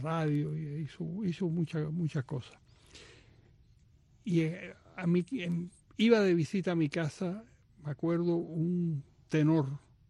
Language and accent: Spanish; Havana, Cuba; born there; yo nací en La Habana Vieja, es decir, no creo que fue una clínica, no en mi casa, pero en mi casa nació mi hermano mayor, pero era en la calle Tejadillos, que es una calle que sale a la catedral.